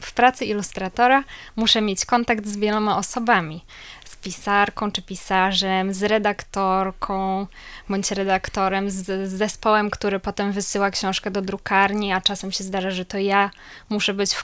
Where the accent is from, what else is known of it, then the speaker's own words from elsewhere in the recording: Gdynia, Pomeranian Voivodeship, Poland; Tak, to moje rodzinne miasto i bardzo lubię Gdynię.